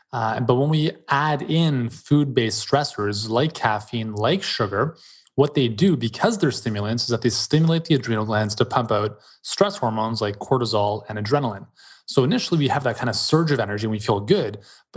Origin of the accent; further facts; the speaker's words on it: Canada; I mean, I think Quebec's part of Canada. Maybe some others don't, but we're definitely Canadian.